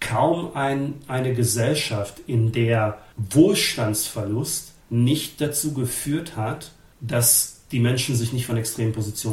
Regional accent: Germany; Ich persönlich liebe mein Land, ich liebe Deutschland sehr. Das ist meine Heimat und das ist meine erste Heimat.

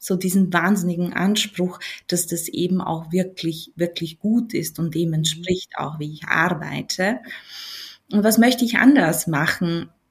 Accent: Vienna, Austria; Und habe die Zeit in meiner Heimatstadt in Wien verbracht

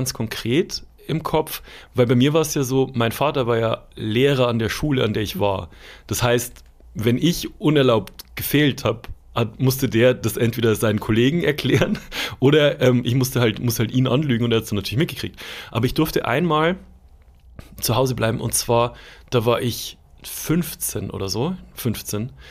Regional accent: Schwandorf, Bavaria, Germany; in Nürnberg, was von meiner Heimatstadt Schwandorf jetzt nicht so wahnsinnig weit entfernt war, so eine Stunde mit dem Zug.

